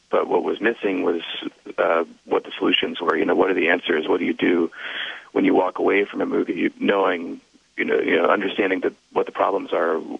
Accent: Berkeley, California, United States; Yeah, I'm from Berkeley originally. I grew up here, and then went to school in New York, but came back to work and live.

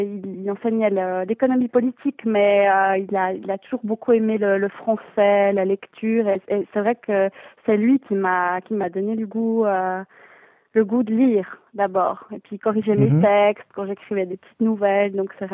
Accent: Savigny, Vaud, Switzerland; now in Lausanne, Switzerland; J'ai grandi à Savigny, près de Lausanne, à la campagne. J'habite à Lausanne depuis 2009. Lausannoise depuis 2009.

